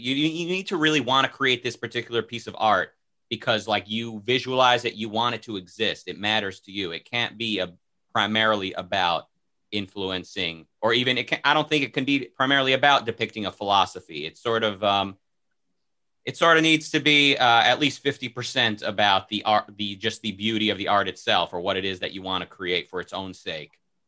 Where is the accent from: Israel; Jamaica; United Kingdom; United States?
Israel; growing up in Israel in a very religious bubble